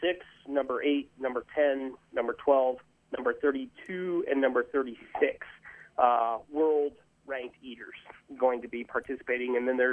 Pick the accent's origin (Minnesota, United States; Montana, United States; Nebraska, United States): Nebraska, United States; I'm from Shatter, Nebraska, and you know, everybody has a little bit of a different recipe